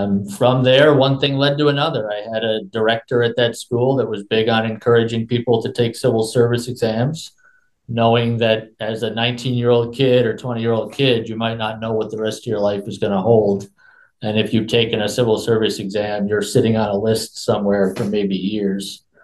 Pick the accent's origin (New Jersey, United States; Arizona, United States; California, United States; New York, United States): New York, United States; I grew up in the Adirondacks again, and it was just it was a quiet area. It was a very quiet area.